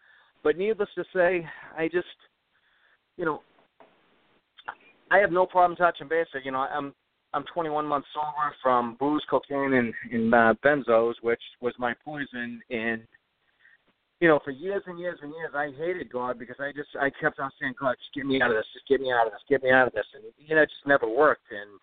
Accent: Boston, Massachusetts, United States; I'm from Boston, and I'm a Dodgers fan.

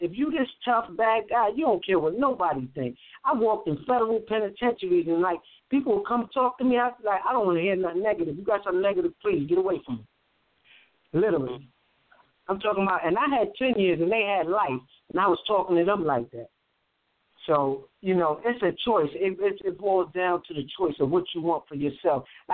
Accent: Brooklyn, New York, United States; I grew up in Brooklyn, New York, all my life.

